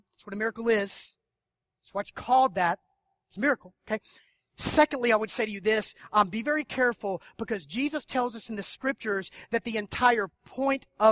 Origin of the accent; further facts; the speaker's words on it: Warner Robins, Georgia, United States; I'm a 9-year-old kid growing up in Warner Robins, Georgia, single-parent home, my mom raising me and my sister.